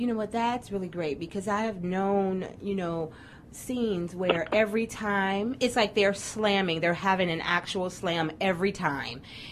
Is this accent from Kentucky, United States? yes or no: yes; Kentucky, United States; also born or lived in Cincinnati; being someone who was raised in the greater Cincinnati area, I was raised in Northern Kentucky, but spent so much of my childhood in Cincinnati